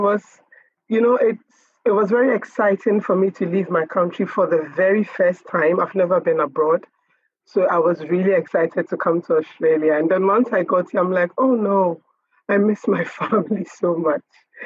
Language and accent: English; Ghana; I'm a midwife from Ghana.